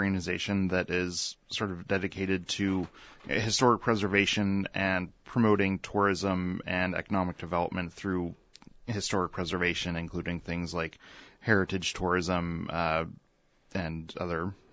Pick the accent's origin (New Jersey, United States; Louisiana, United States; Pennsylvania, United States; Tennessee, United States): Pennsylvania, United States; also born or lived in Virginia / West Virginia; now in Alaska, United States; I grew up in Pennsylvania and have lived in Virginia and West Virginia